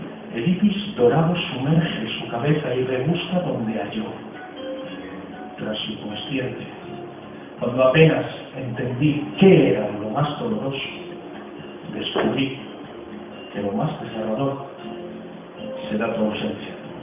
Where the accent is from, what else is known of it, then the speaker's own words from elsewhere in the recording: Getafe, Community of Madrid, Spain; soy de aquí de Getafe, soy músico realmente y actor